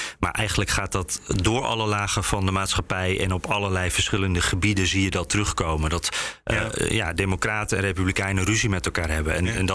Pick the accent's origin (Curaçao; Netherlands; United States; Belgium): United States; Washington, District of Columbia; Ik kom uit Washington natuurlijk.